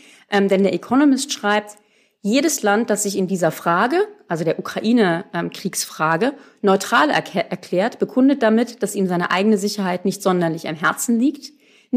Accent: Germany; er darf das als Österreicher mehr als ich als Deutsche

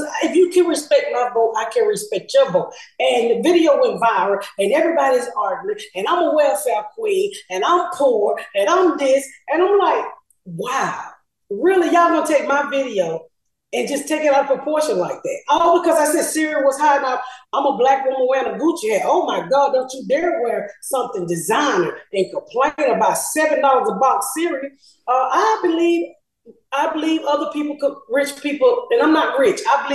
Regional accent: the South, United States; I'm from the South. We had to learn how to do something called joning. People call it different from different places, you know, sides of the world. But here in Atlanta, we call it joning.

